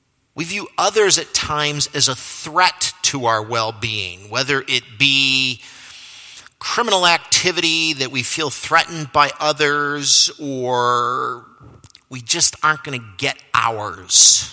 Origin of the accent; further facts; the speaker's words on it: United States; Because ultimately, I'm an American, I'm a pretty good guy, right?